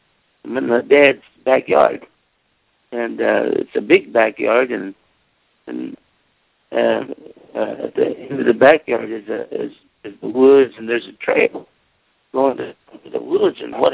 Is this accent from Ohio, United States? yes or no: no; Choctaw, Mississippi, United States; I'm here in Choctaw, Mississippi, which is about 5 miles from Philadelphia, Mississippi. And I'm from the Choctaw Indian Reservation.